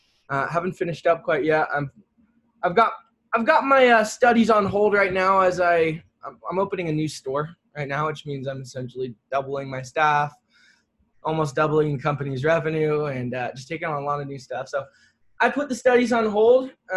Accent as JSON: {"language": "English", "town": "Salt Lake City", "region": "Utah", "country": "United States", "said": "I'm from Salt Lake City, Utah. It's where I'm living right now."}